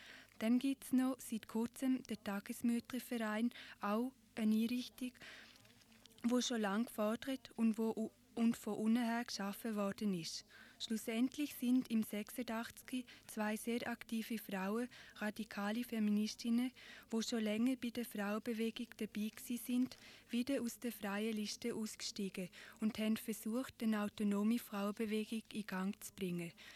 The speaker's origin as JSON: {"language": "German", "country": "Liechtenstein", "tie": "born or raised there", "moved": "yes", "said": "Ich bin selber in Liechtenstein aufgewachsen, lebe jetzt aber schon seit über 10 Jahren nicht mehr dort."}